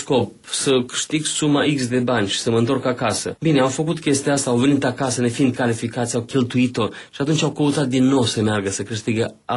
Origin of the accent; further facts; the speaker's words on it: Florești, Florești District, Moldova; Sunt din Florești și am avut un caz când un român s-a dat drept floreștean.